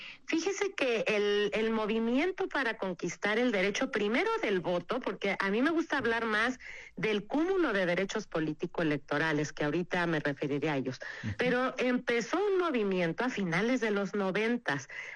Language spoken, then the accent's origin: Spanish; Hidalgo, Mexico; pues yo que soy, por ejemplo, de Hidalgo, pues si estoy fuera de México